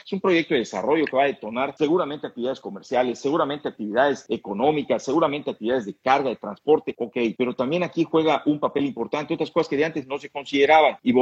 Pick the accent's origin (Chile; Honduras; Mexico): Mexico; firmamos, digo, como mexicano